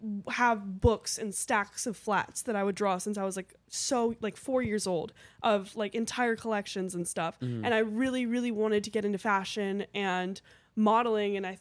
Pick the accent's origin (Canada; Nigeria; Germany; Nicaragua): Germany; English is a second language; So I'm from Germany.